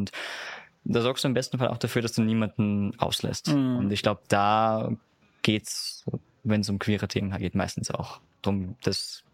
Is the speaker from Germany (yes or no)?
no; Unken, Salzburg, Austria; Kleines Dörfchen im Pinzgau in Salzburg namens Unken. Und ist da kleines Bergdörfchen.